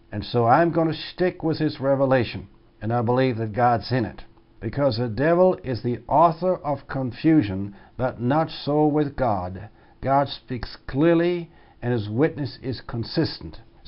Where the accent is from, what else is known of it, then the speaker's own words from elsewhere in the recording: Milwaukee, Wisconsin, United States; She came from Chicago, and I came from Milwaukee, Wisconsin.